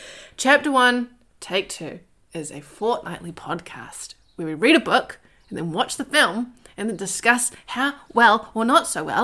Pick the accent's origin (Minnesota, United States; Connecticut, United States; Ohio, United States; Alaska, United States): Alaska, United States; I'm from Alaska.